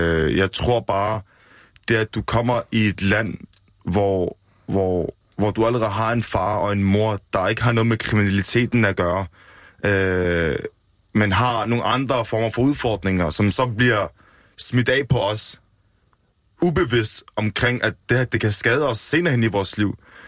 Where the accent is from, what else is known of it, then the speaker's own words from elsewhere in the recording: Odense, Region of Southern Denmark, Denmark; born there; Jeg er født i Vollsmose, så jo, jeg er født i Danmark. Jeg har et dansk pas, og det er lige så rødt som dit og dit og dit. Så jeg føler mig dansk nogle gange.